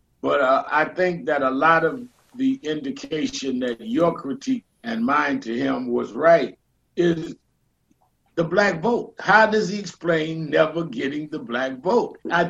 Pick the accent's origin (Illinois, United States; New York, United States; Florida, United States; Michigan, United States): New York, United States; Brooklyn; when I was born and raised in Brooklyn, my parents were Republican.